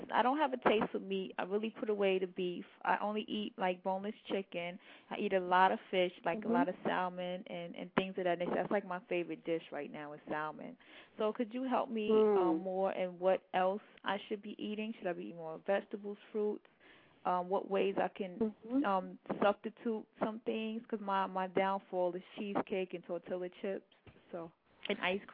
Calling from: New York, United States; I'm calling from New York.

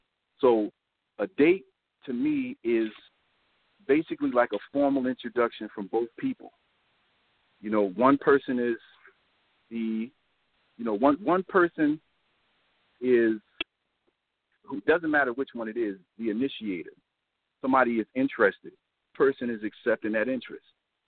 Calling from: Wilkes-Barre, Pennsylvania, United States; I'm calling from Wilkes-Barre, Pennsylvania.

